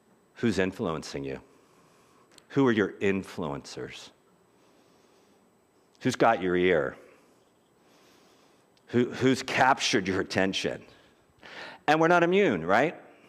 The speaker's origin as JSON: {"language": "English", "town": "Philadelphia", "region": "Pennsylvania", "country": "United States", "said": "Not because I'm from Philadelphia"}